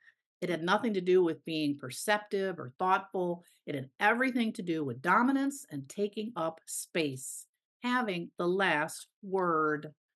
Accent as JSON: {"language": "English", "town": "Chicago", "region": "Illinois", "country": "United States", "tie": "born or raised there", "also_born_or_lived": "Japan", "said": "Oh, so I grew up in Chicago, well, south of Chicago in the suburbs, actually. And been here a lot of my life, but I've lived in Japan for 4 years, went to school in Wisconsin"}